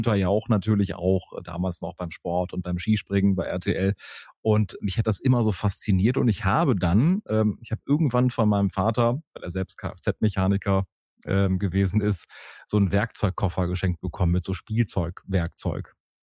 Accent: Wuppertal, North Rhine-Westphalia, Germany; Also ich bin in Wuppertal groß geworden, Meine Großeltern waren aber die ganze Zeit in Bochum und haben dort gelebt. Also ich bin in Wuppertal groß geworden

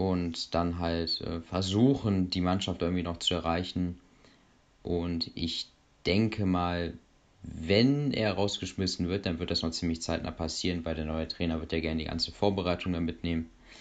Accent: Dortmund, North Rhine-Westphalia, Germany; Und ich sag, als Dortmunder, ich würde mir wünschen, wenn Schalke wieder ein bisschen besser wird.

